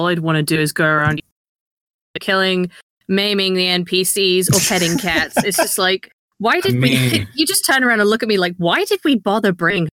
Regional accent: England, United Kingdom; I don't feel offended by it, and I'm English

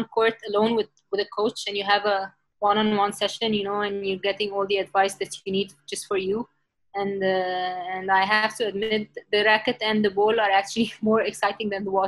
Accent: Alexandria, Alexandria Governorate, Egypt; I'm originally from Alexandria in Egypt.

